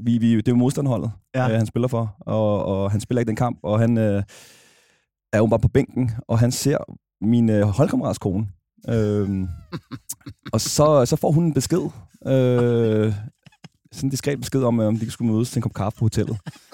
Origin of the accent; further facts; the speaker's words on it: Brøndby, Capital Region of Denmark, Denmark; nu er jeg vokset op i Brøndby